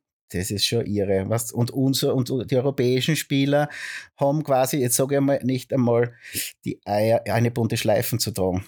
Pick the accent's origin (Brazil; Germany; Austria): Austria; Kindberg, Styria; Allein bei uns in Kindberg gibt es 4, 5 Kaffeehäuser.